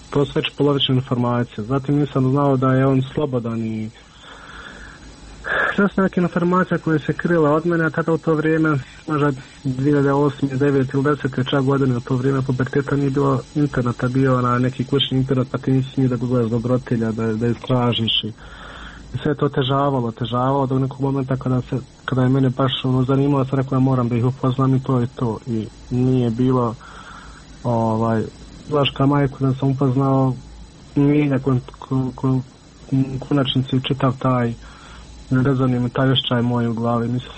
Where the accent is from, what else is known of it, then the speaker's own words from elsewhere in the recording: Miljevina, Republika Srpska, Bosnia & Herzegovina; mi smo svi gore iz Miljevine